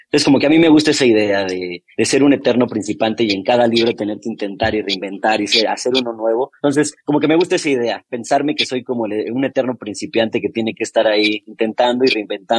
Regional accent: Saltillo, Coahuila, Mexico; yo soy de Saltillo, Coahuila, y acá es muy famoso el poeta Manuel Acuña, ¿no? Que es como el poeta.

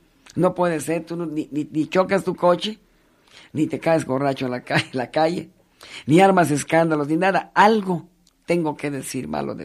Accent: Mexico; yo como mexicano

